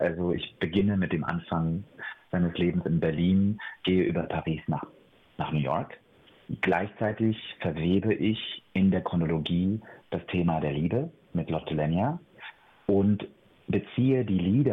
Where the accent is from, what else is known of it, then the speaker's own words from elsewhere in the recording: Georgia; moved away; weil ich von meiner Heimat erzähle, weil ich in dem Abend auch seine Fluchtgeschichte mit meiner aus Georgien verbinde